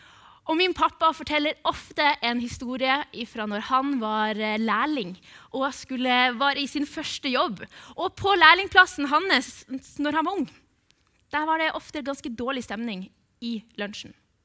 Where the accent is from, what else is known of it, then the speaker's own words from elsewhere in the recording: Bodø, Nordland, Norway; Og jeg vokste opp i Bodø.